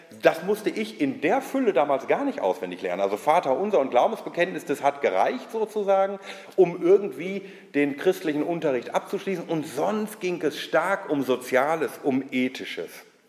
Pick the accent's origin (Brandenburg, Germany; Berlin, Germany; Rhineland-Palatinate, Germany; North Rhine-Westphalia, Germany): North Rhine-Westphalia, Germany; Bielefeld; ich komme aus Westfalen, hören Sie vielleicht an der Aussprache, aus Bielefeld, ich bin erst seit 4 Jahren hier